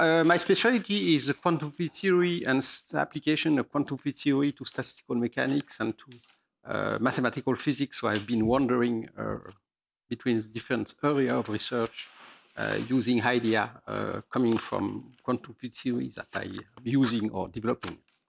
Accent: France; accent: French; English is a second language; so I'm French, as you can guess from my accent.

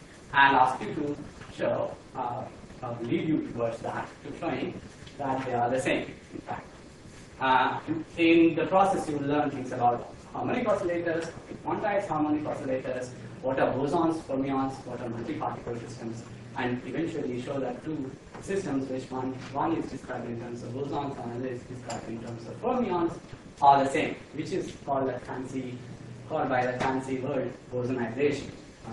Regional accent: Memphis, Tennessee, United States; I'm going to stop here. I'm from Memphis

